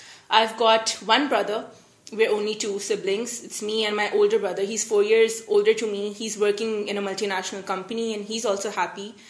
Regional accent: Islamabad, Islamabad Capital Territory, Pakistan; I was born and raised in Islamabad. And growing up in this beautiful city has been great, even though it can't be called a metropolitan city, it's not that big, but it's really beautiful. It's sort of like a hill station, maybe.

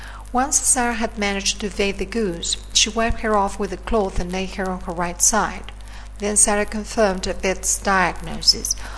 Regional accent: Wilde, Buenos Aires Province, Argentina; English is a second language; Well, I'm Argentinian. I was born in Quilmes, a city in Greater Buenos Aires, but I grew up and studied in another city called Wilde or Wild.

